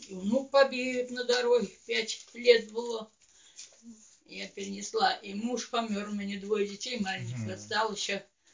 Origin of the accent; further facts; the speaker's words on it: Pskov Oblast, Russia; Это на родине, у меня в Псковской области.